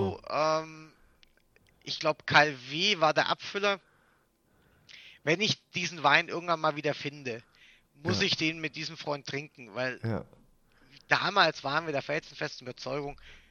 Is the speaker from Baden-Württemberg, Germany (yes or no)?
yes; Baden-Württemberg, Germany; Also ich komme aus der Nähe von Stuttgart. also eigentlich aus Stuttgart, aber irgendwann ging es dann in die Nähe von Stuttgart, in Winzer, also an sich in der Winzerstadt.